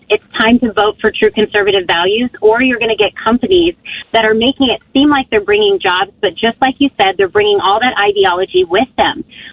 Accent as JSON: {"language": "English", "region": "California", "country": "United States", "tie": "born or raised there", "said": "My dad served in the military and was stationed in California at many of those military bases. So I grew up in California."}